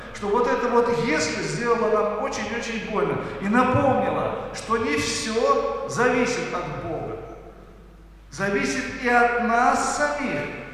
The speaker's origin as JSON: {"language": "Russian", "country": "Azerbaijan", "tie": "born or raised there", "said": "Я вот родился и вырос в Азербайджане, и вот там поступают именно так."}